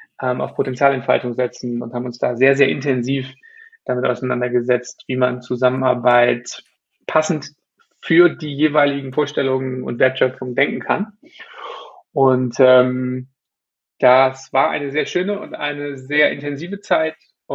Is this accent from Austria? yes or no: no; Bremen, Germany; Ich bin als erstes mal in Bremen geboren und groß geworden